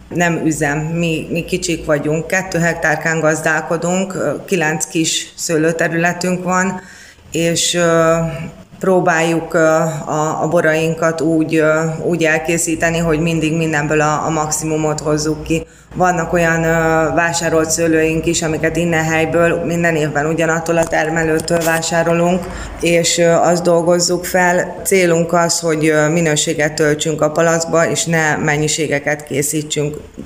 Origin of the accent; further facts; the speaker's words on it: Hajós, Bács-Kiskun, Hungary; én ebben nőttem itt bele a Pincefaluba. Ugye ide születtünk hajósra mindketten a férjemmel.